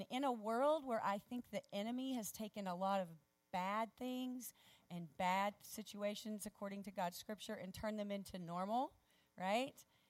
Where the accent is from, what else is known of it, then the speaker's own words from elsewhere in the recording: Oklahoma, United States; So we're all from Oklahoma. We're Okies.